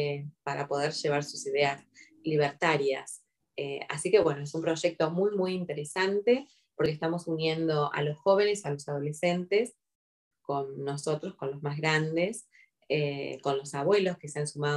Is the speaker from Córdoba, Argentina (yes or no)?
no; Saladillo, Buenos Aires Province, Argentina; por supuesto para mi pueblo Saladillo, Buenos Aires, Argentina